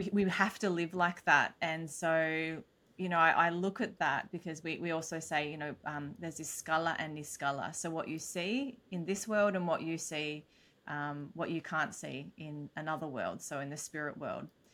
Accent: Australia; born there; Yes. I was born in Australia.

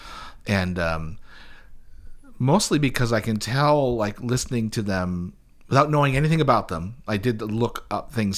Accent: Canada; I'm obviously Canadian.

